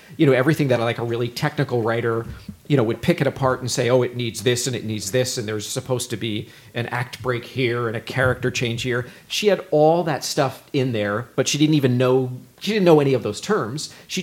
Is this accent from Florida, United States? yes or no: no; Newark, New Jersey, United States; I am from Newark, New Jersey, originally. I hope you don't have a problem with that.